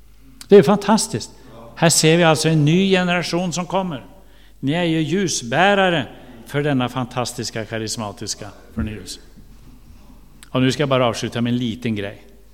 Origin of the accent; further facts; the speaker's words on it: Norway; Men så kommer jag från Norge, så jag blandar lite ibland.